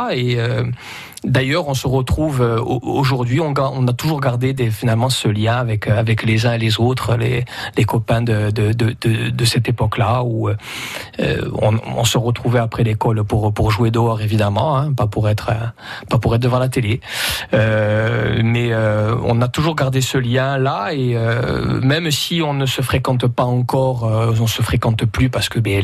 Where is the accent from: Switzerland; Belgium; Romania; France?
France; Ajaccio, Corsica; Alors, mon enfance s'est passée à Ajaccio, puisque c'est là où je suis né. Même si je suis enregistré au village, c'est là où je suis né.